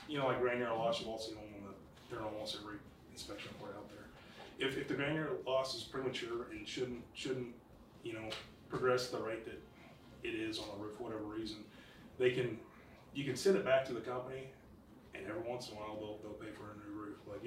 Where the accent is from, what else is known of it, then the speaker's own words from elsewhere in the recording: Winrose, Texas, United States; Yeah, my wife grew up in Granbury. Our whole life, and I grew up in Winrose, and we live in like south of Alito